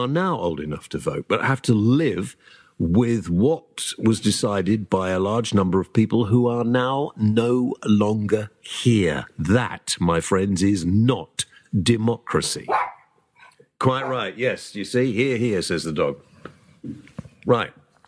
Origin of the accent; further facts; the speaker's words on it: United Kingdom; we're British